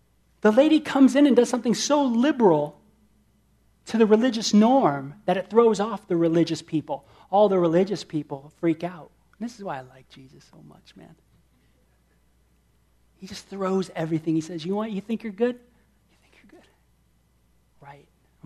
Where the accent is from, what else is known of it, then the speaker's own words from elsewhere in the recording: California, United States; and one of the things I hated, man, growing up in Southern Cal, I just despised it, didn't like it